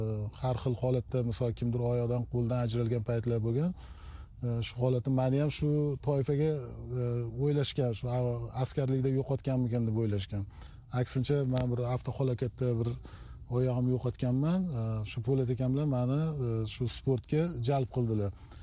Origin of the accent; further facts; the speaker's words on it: To'ytepa, Tashkent Region, Uzbekistan; Kelib chiqishimiz O'zbekiston Respublikasi Toshkent viloyatida To'ytepa shahar. Hozirgi paytda Toshkent viloyatining markazi Nurafshon shahrida tug'ilganman.